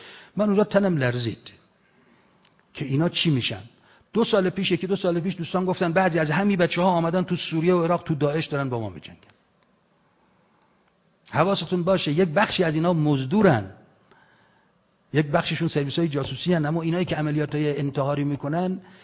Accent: Iran; فهمیدن ما از ایران اومدیم و دعوت کردن یک جلسه خونگی با اینا

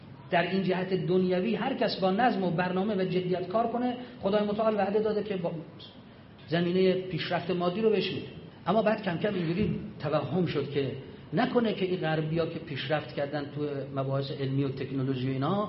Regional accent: Iran; تا فهمید ما از ایرانیم به احترام ما بلند شد.

